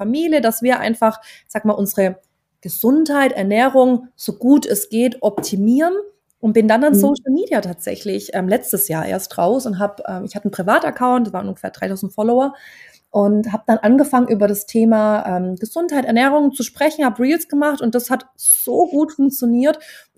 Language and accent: German; Baden-Württemberg, Germany; accent: Swabian; Ich komme aus dem Schwabenland, deswegen ab und zu kommen ein paar schwäbische Wörter mit rein.